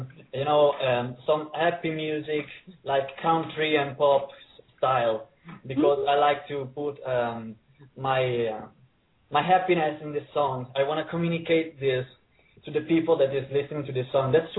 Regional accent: Italy; Hi, everybody. … from Italy.

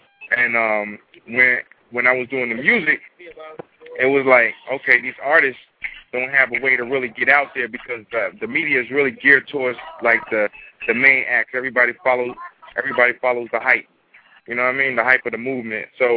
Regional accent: Brooklyn, New York, United States; born there; Well, I'm actually born from Brooklyn, New York.

